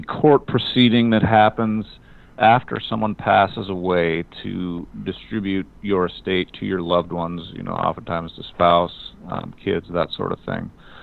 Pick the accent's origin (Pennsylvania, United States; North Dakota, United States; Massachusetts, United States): North Dakota, United States; now in Omaha, United States; I grew up in North Dakota, and I've been down here down in Omaha about 20 years.